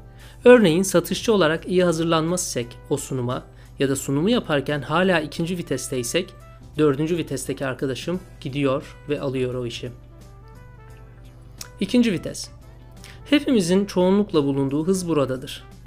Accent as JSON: {"language": "Turkish", "region": "Istanbul", "country": "Turkey", "tie": "born or raised there", "lives_now": "London, United Kingdom", "said": "en sevdiğim, doğup büyüdüğüm şehir İstanbul'a seyahat ederken kaleme alıyorum bu yazımı. Londra Stansted Havaalanı'ndayım."}